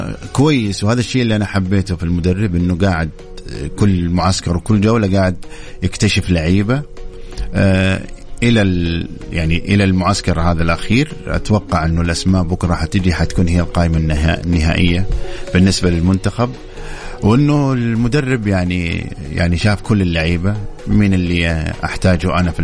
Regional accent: Saudi Arabia; إن شاء الله يكون مكسب لنا حنا كسعوديين كمنتخب سعودي

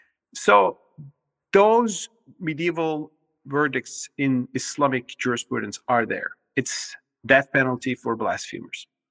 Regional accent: Turkey; My home country, Turkey, as you mentioned, is a severe case of that.

